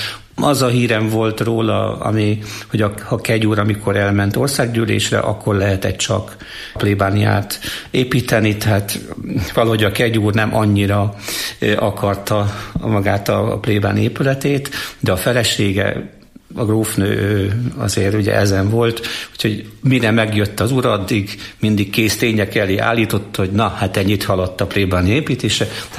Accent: Füzérkomlós, Borsod-Abaúj-Zemplén, Hungary; Füzérkomlós. Tehát Sátorújján születtem, mert ott van a kórház, de lényegében falu nőttem föl.

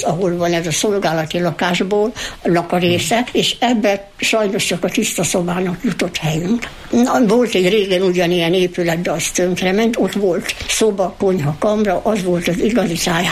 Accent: Jászszentandrás, Jász-Nagykun-Szolnok, Hungary; Arra vagyok büszke, hogy született Szent Andrási, született Jász vagyok

